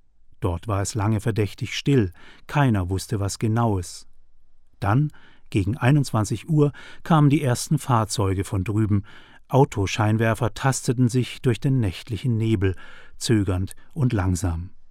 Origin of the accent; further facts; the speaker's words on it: Germany; Ich habe den Mauerfall als Wessi erlebt, an der bayerisch-thüringischen Grenze.